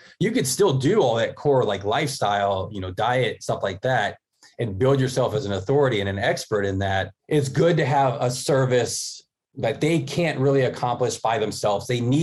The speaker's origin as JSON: {"language": "English", "region": "Florida", "country": "United States", "said": "And I'm originally from Florida. And I was like, well, I got to get somewhere sunnier and nicer."}